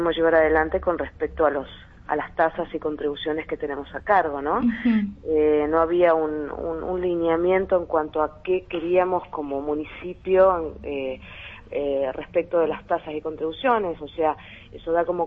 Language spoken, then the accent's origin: Spanish; Mendoza, Argentina; moved away; Yo no soy de esta jurisdicción, yo vengo de Mendoza